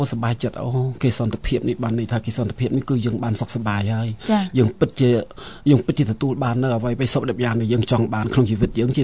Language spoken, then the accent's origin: Khmer; Thma Koul, Battambang, Cambodia; ខ្ញុំកើតនៅនឹងបាត់ដំបងតែម្ដង